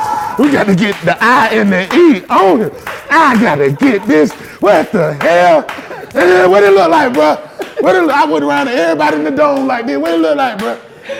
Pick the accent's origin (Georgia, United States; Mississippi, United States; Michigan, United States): Georgia, United States; Atlanta; So I came from Bankhead for what I seen in Bankhead.